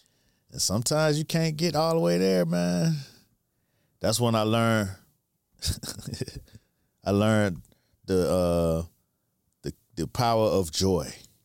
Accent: United States; But I understand the joy. I grew up in America. I grew up under the rules of all this shit.

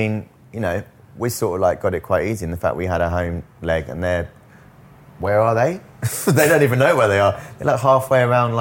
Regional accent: London, United Kingdom; I've been growing up in North London all my life.

